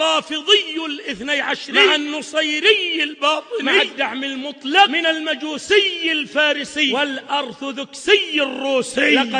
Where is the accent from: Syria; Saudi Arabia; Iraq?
Saudi Arabia; وإنهم والله لموجودون في بلادنا السعودية ودولنا الخليجية